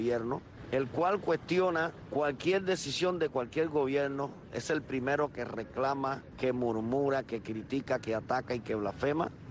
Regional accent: Cuba; Estamos como cubanos avergonzados de que un sistema que gobierna nuestro país pueda tener una posición tan antisocial contra el pueblo cubano.

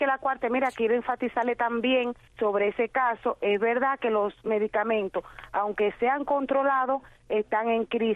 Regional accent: Palma Soriano, Santiago de Cuba, Cuba; soy una ciudadana cubana y vivo aquí en Palma Soriano. A pesar de vivir aquí en una zona rural

